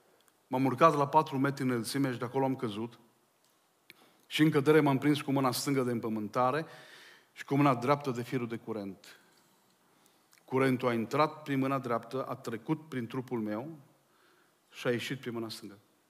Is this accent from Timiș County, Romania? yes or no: no; Orșova, Mehedinți County, Romania; born there; m-am născut la Orșova, poate știți zona aceea, un oraș foarte frumos. Vă încurajez să-l vizitați, mai ales vara, e pe malul Dunării, acolo la graniță cu Serbia.